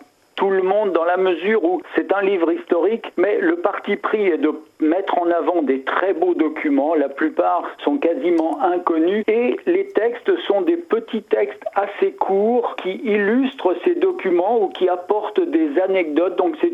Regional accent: Mamers, Pays de la Loire, France; puisque moi je suis de Mamers

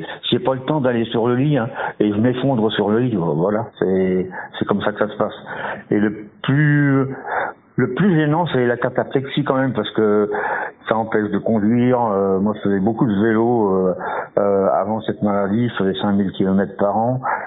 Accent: Pays de la Loire, France; born there; je suis à la retraite, j'ai 62 ans. Je suis né à Saint-Germain-de-Coulles-la-Mer dans la Mayenne. Voilà. J'ai commencé à travailler dans la Mayenne, je suis venu en Sarthe, j'ai suivi ma compagne

